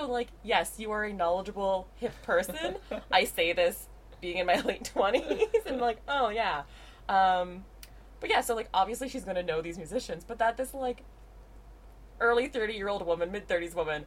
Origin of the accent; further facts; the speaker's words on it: Ontario, Canada; definitely growing up in Southern Ontario, it's just like, oh